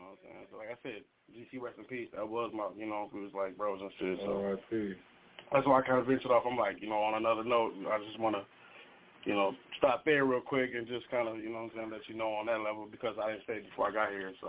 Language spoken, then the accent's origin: English; St. Paul, Minnesota, United States; I come straight from St. Paul.